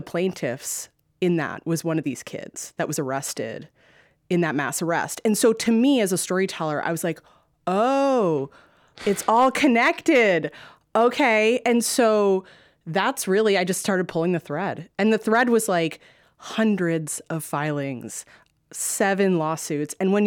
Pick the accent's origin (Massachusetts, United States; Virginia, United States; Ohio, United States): Massachusetts, United States; Boston; also born or lived in New York; I mean, first of all, I'd never lived in the South. I'm from Boston. I went to school in New York.